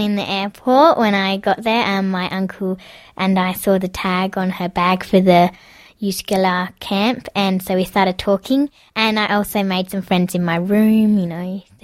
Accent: Perth, Western Australia, Australia; I'm from Australia, Perth, and I'm staying here for a bit more than 2 weeks.

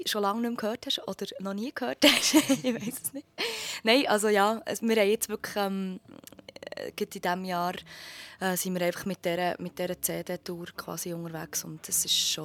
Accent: Bern, Switzerland; als Berner ist das immer so das Hauptziel, dass man mal eins vom Gurten kann spielen kann.

